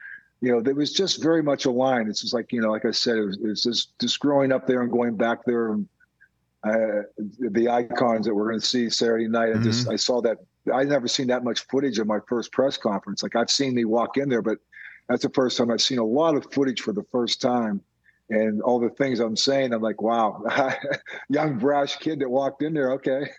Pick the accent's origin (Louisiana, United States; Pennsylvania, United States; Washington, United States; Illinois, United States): Pennsylvania, United States; Pittsburgh; I ended up going back to my hometown in Pittsburgh.